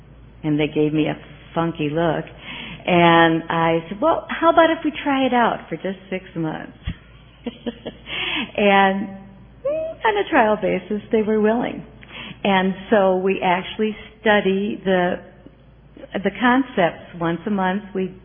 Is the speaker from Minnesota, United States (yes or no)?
yes; Minneapolis, Minnesota, United States; I'm a very grateful member of the Worldwide Fellowship of Al-Anon and Alateen, and I'm from Minneapolis, Minnesota.